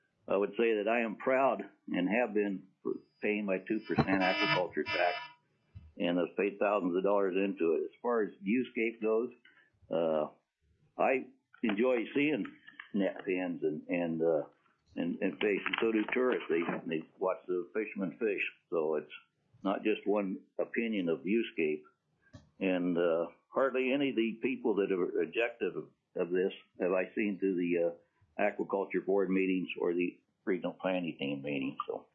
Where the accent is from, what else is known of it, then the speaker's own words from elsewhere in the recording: Clam Gulch, Alaska, United States; I'm from Clam Gulch, Alaska, and I am representing myself.